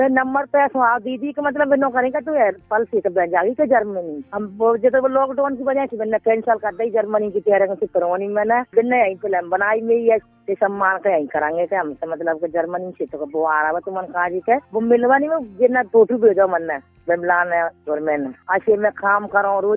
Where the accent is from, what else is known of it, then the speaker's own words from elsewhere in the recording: Dalande Khurd, India; मैं दलांदे खुर्द से हूँ।